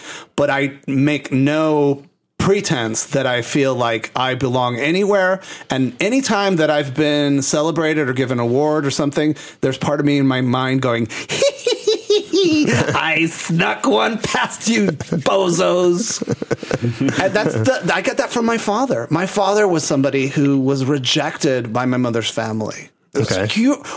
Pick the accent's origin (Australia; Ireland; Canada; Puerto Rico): Puerto Rico; San Juan; now in Chicago, United States; in some ways I am an outsider in my hometown of San Juan, Puerto Rico, here in Chicago.